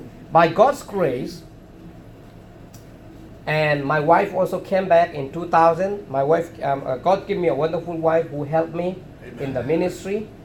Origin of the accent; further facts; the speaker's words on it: Chin State, Myanmar; born there; English is a second language; I was born in Chin State where we have clean water. And I have to learn the language.